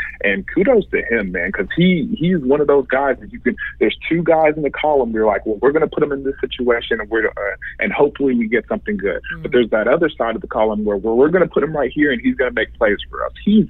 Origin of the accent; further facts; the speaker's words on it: Dallas, Texas, United States; I'm from Texas. I'm from Dallas, Texas